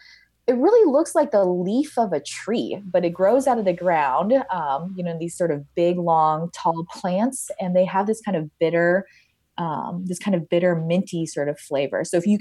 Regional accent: Colorado Springs, Colorado, United States; also born or lived in Denver; So I'm a Colorado girl at heart. I grew up in Colorado Springs. My family moved to Denver for a couple of years and we moved back to Colorado Springs.

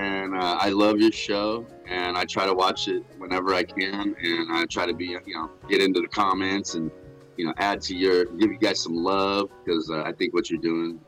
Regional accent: Long Beach, California, United States; and I grew up in Long Beach, and a bunch of my friends, they were in rap groups

